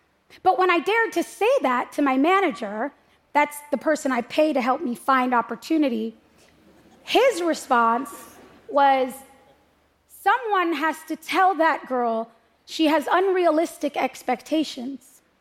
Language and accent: English; United States; I'm an American.